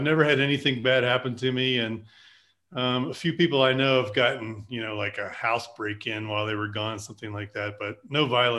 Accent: Virginia, United States; also born or lived in New York City / Nashville; I grew up in Virginia, which does get kind of cold in the winter. And I lived in New York City, which was even worse, and Nashville

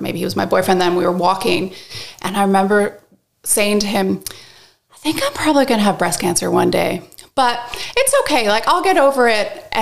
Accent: Canada; moved away as an adult; now in Australia; So I'm obviously not Australian. I'm from Canada. I'm actually half Colombian, half Canadian, but spent most of my life in Canada and then moved to Australia in 2009 and married an Australian.

